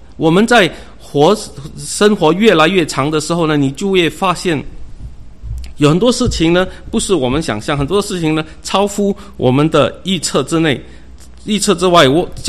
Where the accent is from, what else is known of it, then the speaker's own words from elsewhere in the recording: China; 我是身为中国人呢